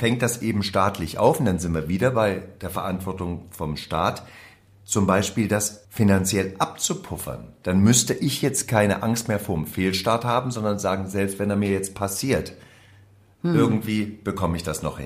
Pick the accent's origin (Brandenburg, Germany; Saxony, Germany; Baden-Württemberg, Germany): Saxony, Germany; ich komme ja aus Sachsen, da sagt man immer Ösersilke.